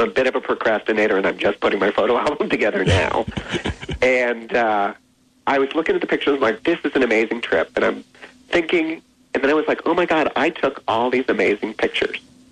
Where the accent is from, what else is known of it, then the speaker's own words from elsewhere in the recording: Connecticut, United States; I'm a wasp from Connecticut.